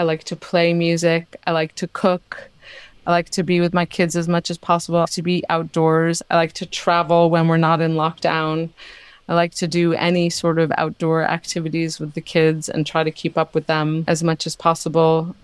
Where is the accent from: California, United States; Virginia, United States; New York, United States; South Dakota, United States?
New York, United States; New York City; had I stayed in my small world that I grew up in New York City, to be quite honest. I grew up in an affluent neighborhood, in an affluent school